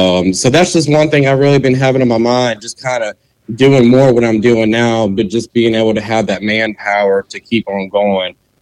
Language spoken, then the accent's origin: English; Augusta, Georgia, United States; with Richard's Lawn Care. I'm born and raised in Augusta, Georgia. I'm 30 years old.